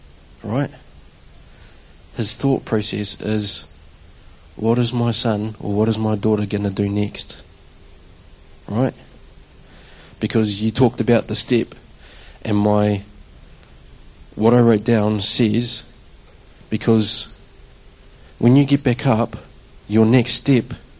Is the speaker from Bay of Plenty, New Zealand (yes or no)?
yes; Rotorua, Bay of Plenty, New Zealand; also born or lived in Queensland, Australia; I've grown up in Rotorua all my life, in that smelly egg place, as some people would say. It doesn't smell.